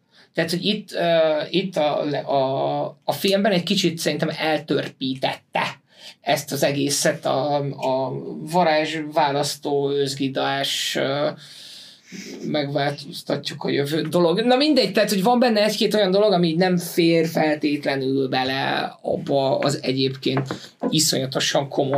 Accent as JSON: {"language": "Hungarian", "country": "Hungary", "said": "amit magyarként most elég nehéz nem érezni"}